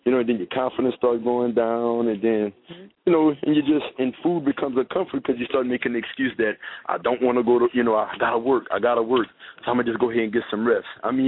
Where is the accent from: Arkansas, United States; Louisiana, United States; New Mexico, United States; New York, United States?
Louisiana, United States; now in Houston, United States; I'm from Louisiana, and if you know anything about Louisiana, you know the food not no joke.